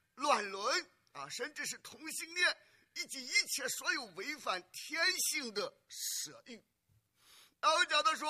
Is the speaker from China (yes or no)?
yes; China; 那我们中国人。特别是男女之间啊，最常见的是找对象